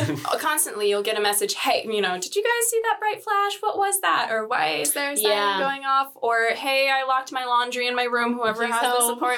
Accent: Pacific Northwest, United States; I'm from the Pacific Northwest, so hiking is in my blood.

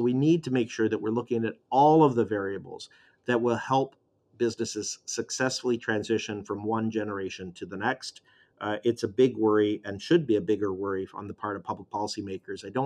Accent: Winnipeg, Manitoba, Canada; I'm from Manitoba, and Manitoba totally changed the face of the province

